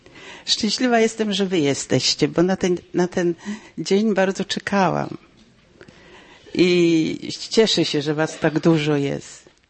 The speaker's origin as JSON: {"language": "Polish", "town": "Gniezno", "region": "Greater Poland Voivodeship", "country": "Poland", "said": "z Gniezna."}